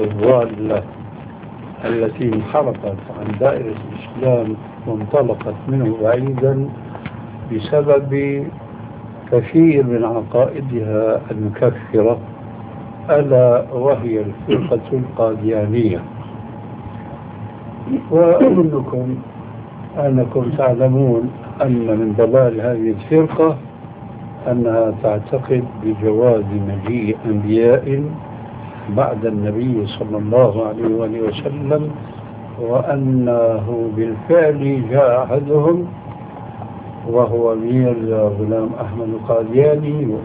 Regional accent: Syria

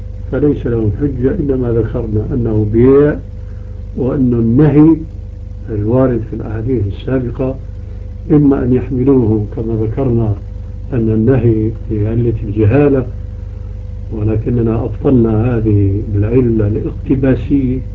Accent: Syria; الذي يتسمى به بعض الناس عندنا في سوريا يسمون

